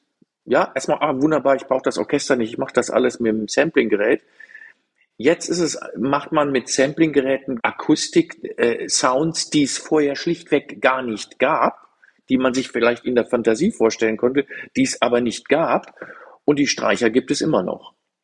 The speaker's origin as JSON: {"language": "German", "country": "Germany", "said": "Also, wir sind ja auch Deutsche, wir haben ja erst immer die Angst vorweg, was kann da alles uns passieren?"}